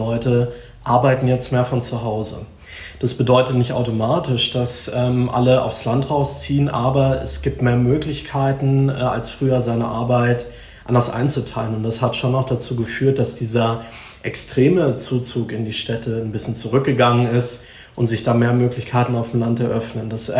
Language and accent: German; Bavaria, Germany; ich bin aufgewachsen am Chiemsee, ist eine wunderschöne Region im sagen wir mal, Kernland von Oberbayern.